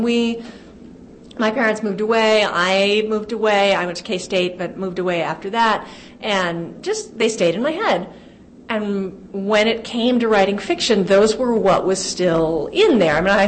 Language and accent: English; Texas, United States; also born or lived in Kansas; And I grew up, I was born in Texas, although I went to high school in Kansas. And my parents lived in Texas when I was young, and I grew up going back and forth to Pittsburgh and Frontenac to see my family.